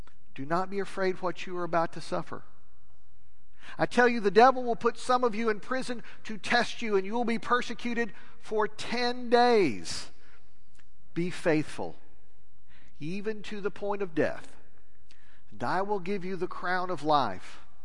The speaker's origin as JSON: {"language": "English", "town": "Lubbock", "region": "Texas", "country": "United States", "tie": "born or raised there", "said": "I grew up in Lubbock, Texas."}